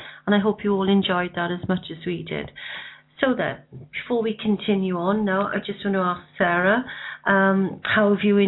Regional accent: Wales, United Kingdom; As you know, I'm from South Wales myself

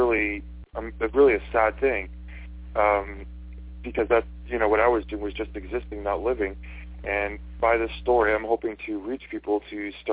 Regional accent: Fort McMurray, Alberta, Canada; I'm born and raised in Fort McMurray, Alberta. I'm a Miccosukee Cree First Nation, Native American

